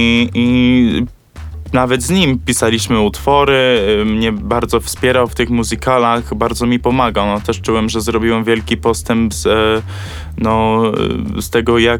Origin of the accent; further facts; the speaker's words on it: United States; moved away as an adult; now in Poland; Miałem 18 lat. Od 18. Urodzenia urodziłem się w Stanach i wychowałem się do 18 roku życia. A przed 18 roku życia, no to byłem w Polsce kilka razy.